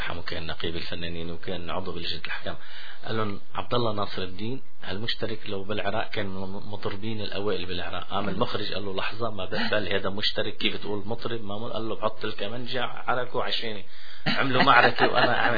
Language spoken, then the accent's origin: Arabic; Syria; أنا ماني جار أنا ابن البلد يعني فبتنجرحي معه يعني كيف وتأثرت أكيد بكل الأحوال وأنا بصراحة ما طلعت من سوريا حتى بالحرب حتى كذا عائلتي هونيك